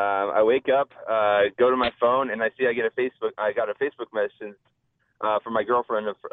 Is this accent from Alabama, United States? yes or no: no; Montana, United States; I'm originally from Montana.